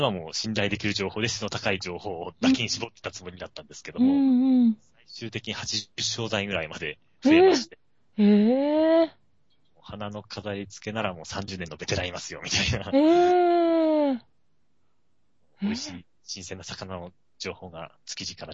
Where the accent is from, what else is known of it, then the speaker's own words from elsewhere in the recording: Aomori, Japan; もともと僕が地元の青森県でして